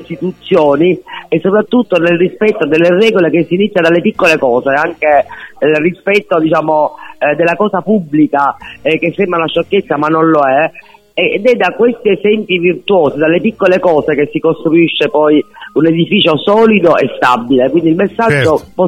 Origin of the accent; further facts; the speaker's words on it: Sicily, Italy; noi poi da siciliani che siamo molto diciamo sociali come persone